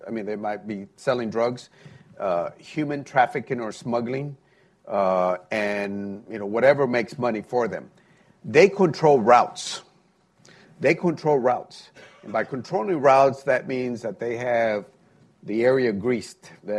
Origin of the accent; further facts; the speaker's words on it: Laredo, Texas, United States; because Washington, D.C. has more murders than my hometown of Laredo.